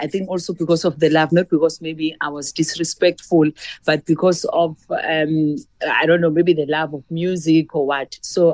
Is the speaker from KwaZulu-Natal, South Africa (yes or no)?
yes; Hammersdale, KwaZulu-Natal, South Africa; I grew up in Hammersdale, in a small location called Mpumalanga Township. It's between Pietermaritzburg and Pinetown.